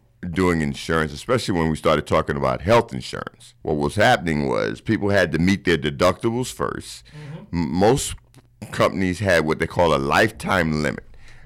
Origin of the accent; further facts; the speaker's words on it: Brooklyn, New York, United States; I'm originally from New York, from Brooklyn.